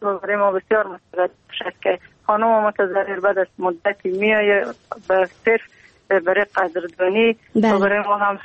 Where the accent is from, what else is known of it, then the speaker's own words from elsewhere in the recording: Afghanistan; ما افغان هستیم